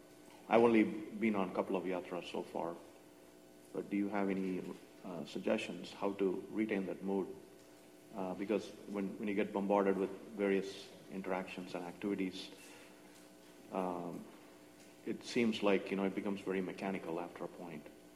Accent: Columbus, Ohio, United States; No, actually, I'm visiting. I'm from Columbus, Ohio.

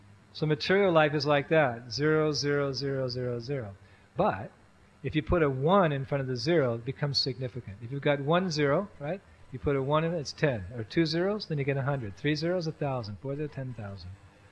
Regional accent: United States; I'm American. I live in Massachusetts.

